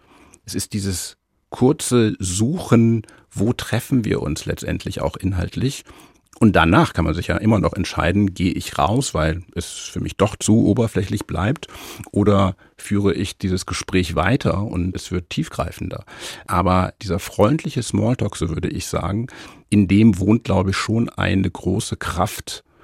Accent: Northern Germany, Germany; now in Munich, Germany; aber ich vermisse letztendlich auch meine Heimat und Norddeutschland.

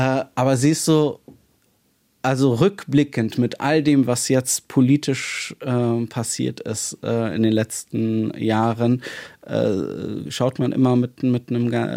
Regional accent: Hamburg, Germany; komme ich eher aus dem Süden, ich bin Harburger Jung, also ich bin Harburg groß geworden und ich bin eigentlich nur per Zufall nach Wilhelmsburg gezogen

